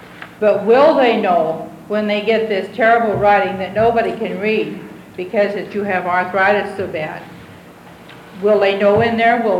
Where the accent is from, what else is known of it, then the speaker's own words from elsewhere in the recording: Albany, United States; I am from Albany.